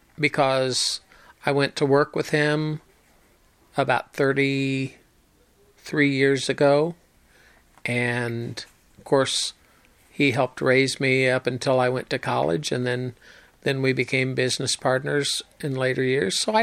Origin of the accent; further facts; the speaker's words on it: Rockport, Missouri, United States; I grew up in Rockport, Missouri, a small town in the northwest corner of the state of Missouri.